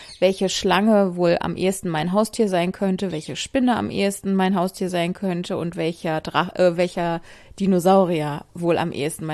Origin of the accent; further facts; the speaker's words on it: Bonn, North Rhine-Westphalia, Germany; von der evangelischen Kirche in Bonn-Friesdorf, wo ich aufgewachsen bin.